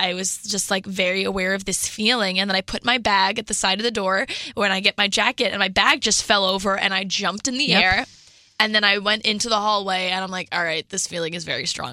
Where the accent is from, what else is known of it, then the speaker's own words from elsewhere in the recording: New York, United States; Well, I'm from New York and you need a sense of humor.